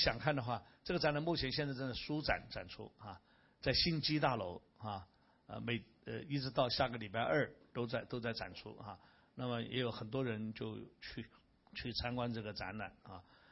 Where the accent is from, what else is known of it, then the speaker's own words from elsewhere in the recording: China; 我是中国人，我怎么要接受这个文化侵略